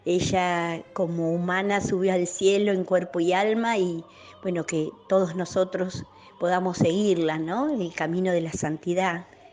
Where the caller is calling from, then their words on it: Argentina; de Argentina.